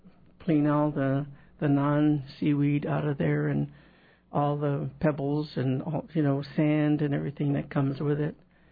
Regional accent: Haines, Alaska, United States; born there; I was born in Haines, Alaska.

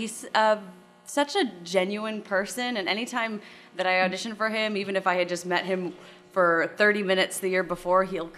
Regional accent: San Diego, California, United States; also born or lived in Decatur, Illinois; I am from San Diego, California, but I spent the last 4 years in Decatur, Illinois at Millikan University

